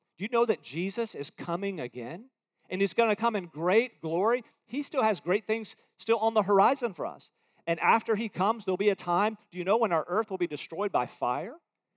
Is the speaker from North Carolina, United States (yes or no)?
yes; North Carolina, United States; I love barbecue. I'm from North Carolina. I love barbecue, but it's just barbecue.